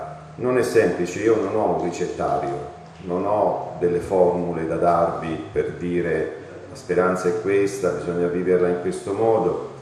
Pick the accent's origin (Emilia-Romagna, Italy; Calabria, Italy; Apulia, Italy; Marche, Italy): Calabria, Italy; Io vengo dalla Calabria. In Calabria non abbiamo il sistema sanitario che avete qui in Lombardia.